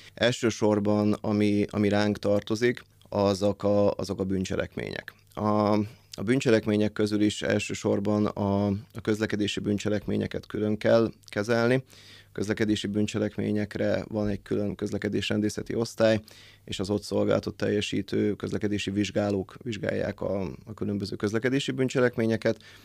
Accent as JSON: {"language": "Hungarian", "town": "Szolnok", "region": "Jász-Nagykun-Szolnok", "country": "Hungary", "tie": "born or raised there", "said": "Szolnokon születtem, itt is végeztem el általános és középiskolai tanulmányaimat, majd felvettek a rendőrtiszti főiskolára, ezt végeztem el, és így kerültem vissza Szolnokra"}